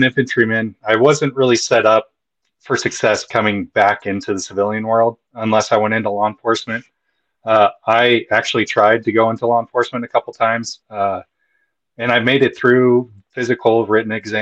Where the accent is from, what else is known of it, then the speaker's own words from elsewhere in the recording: Eugene, Oregon, United States; I went to LCC. I'm also from Eugene.